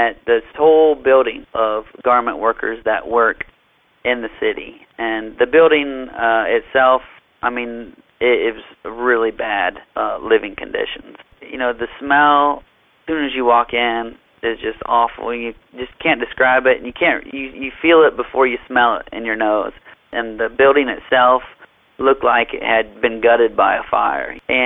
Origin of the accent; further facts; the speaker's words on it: Ohio, United States; You know, I'm from Ohio, and we have long winters, so tropical paradises always sound nice.